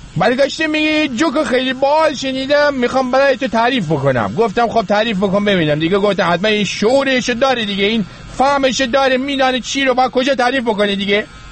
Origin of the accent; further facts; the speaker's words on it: Rasht, Gilan, Iran; من بچه رشتم، من یه زمانی ما توی رش برای خودمون کندلاتی بودیم